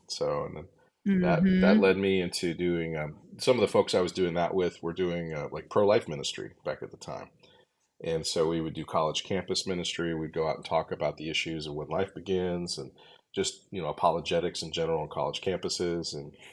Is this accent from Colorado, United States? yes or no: yes; Denver, Colorado, United States; Well, I'm from Denver, Colorado originally. I can do a quick version. I grew up actually very poor.